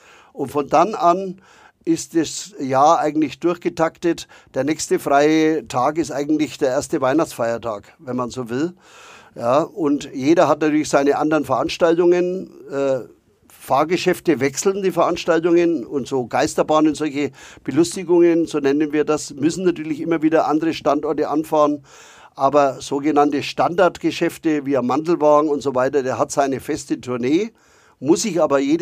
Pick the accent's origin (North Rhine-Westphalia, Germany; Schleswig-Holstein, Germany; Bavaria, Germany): Bavaria, Germany; Nuremberg; Und in Nürnberg ist halt Heimspiel. Das ist meine Heimat, mein Geburtsort.